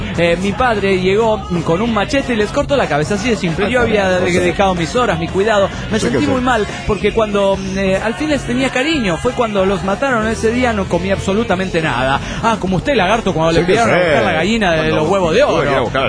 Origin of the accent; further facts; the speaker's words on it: San Luis, Argentina; de San Luis, Argentina.